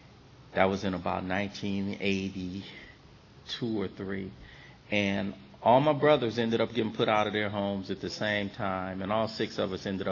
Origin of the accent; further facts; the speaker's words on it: Los Angeles, California, United States; I'm from one of six boys. I grew up in South Central Los Angeles.